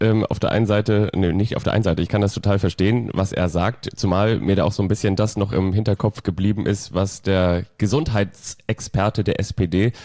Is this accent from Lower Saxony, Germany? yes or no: no; Kiel, Schleswig-Holstein, Germany; ich bin ja im Großraum von Kiel aufgewachsen